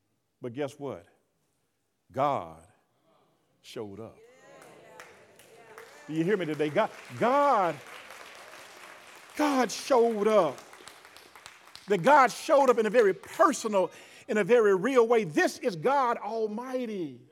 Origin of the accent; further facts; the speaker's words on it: the South, United States; I'm from the South. I'm not ashamed of the chitlins.